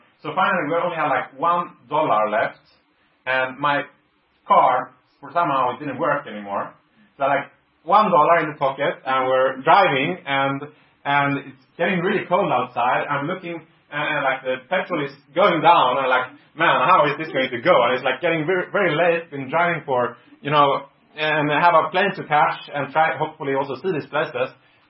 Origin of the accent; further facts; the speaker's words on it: Florida, United States; because we came from Florida, so we didn't really have snow tires.